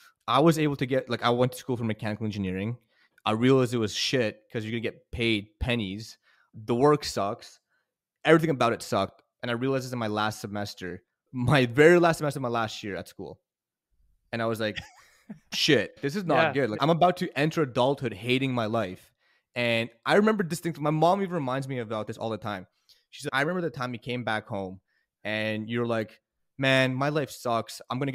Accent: Canada; So I have a visa, but my visa, because I'm Canadian, my visa is super easy.

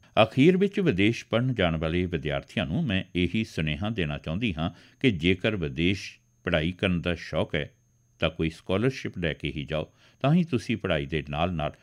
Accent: Punjab, India; ਜਦੋਂ ਮੈਂ ਕਹਿੰਦੀ ਕਿ ਮੈਂ ਪੰਜਾਬ ਤੋਂ ਹਾਂ

